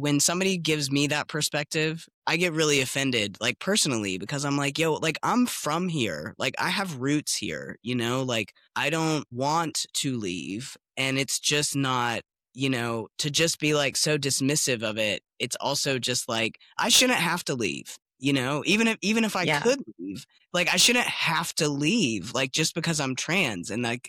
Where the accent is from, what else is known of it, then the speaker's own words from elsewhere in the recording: the South, United States; and this is, you know, as the Southerner, I have to bring this up.